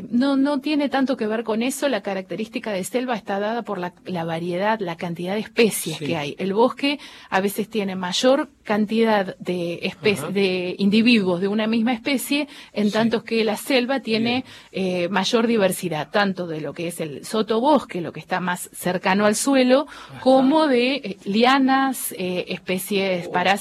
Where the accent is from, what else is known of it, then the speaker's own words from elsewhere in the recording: Argentina; como argentinos